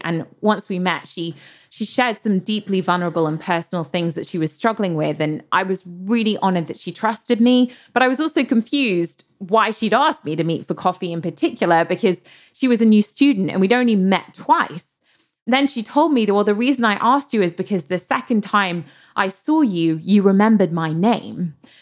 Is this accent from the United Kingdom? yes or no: yes; United Kingdom; As a British person, I think I will never not find this part of the conversation slightly awkward.